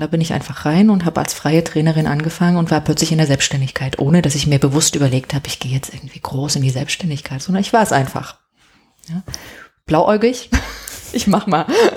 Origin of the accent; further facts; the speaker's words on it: Dresden, Saxony, Germany; ich mit meinem Mann dann nach Dresden in meine Heimat gegangen, wo ich ja auch lange dann nicht gelebt hatte.